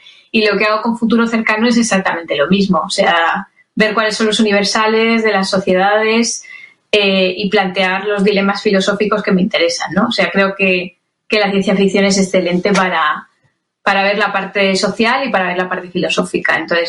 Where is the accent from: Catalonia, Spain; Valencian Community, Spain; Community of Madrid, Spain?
Community of Madrid, Spain; Madrid; yo soy madrileña, entonces tenía la fuente cerca, como si dijéramos. Al ser de aquí